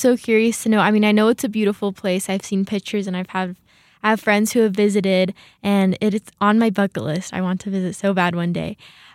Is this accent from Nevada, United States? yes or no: no; California, United States; I mean, I grew up in California in a place where there wasn't too many